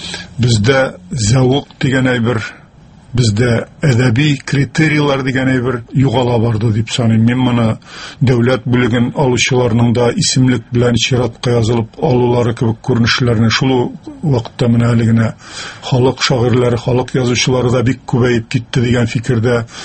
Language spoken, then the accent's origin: Tatar; Mamadysh, Tatarstan, Russia; Чөнки Керәшен авылы күршесендә генә үстем. Урманчы дигән авыл бар иде безнең Мамадышта.